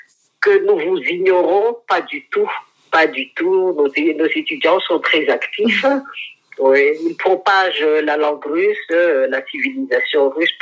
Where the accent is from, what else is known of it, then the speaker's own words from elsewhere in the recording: Madagascar; qui ont travaillé chez nous à Madagascar.